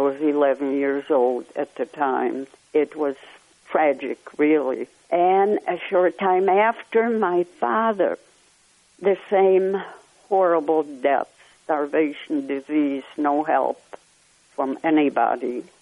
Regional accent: Lodz, Łódź Voivodeship, Poland; I grew up in Lodz, Poland. Life was very difficult. We were very poor. But being the youngest of four children and very loving parents

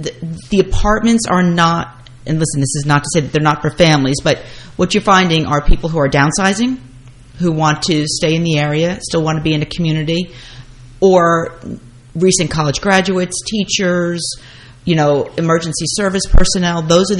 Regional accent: Clinton, United States; You know, listen, I grew up in Clinton, so I knew what I was getting when I was coming back

